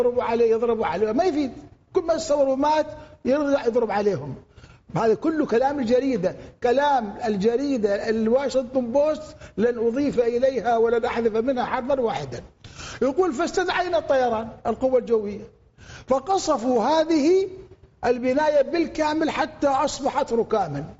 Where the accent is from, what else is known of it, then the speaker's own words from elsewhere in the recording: Al Anbar, Iraq; وأنا كنت هكذا، أنا كنت أنا من أهل الأنبار